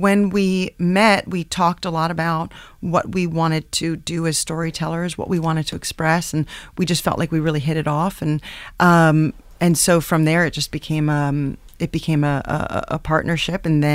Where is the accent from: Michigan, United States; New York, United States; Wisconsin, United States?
New York, United States; And then when I moved to New York, or I should say back to New York, because I'm from New York, to go to Columbia